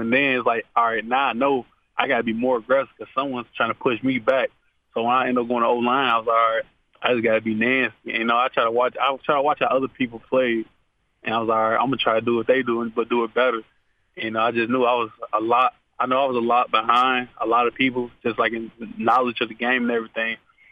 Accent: Chicago, Illinois, United States; You know, man, I grew up in Chicago.

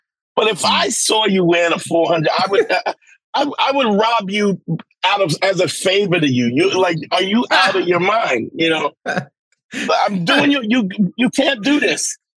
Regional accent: Brooklyn, New York, United States; imagine growing up in Brooklyn and Crown Heights, Brooklyn in the 70s and 80s. Heroin and then crack. And then, I mean, I so often think I wonder how I survived.

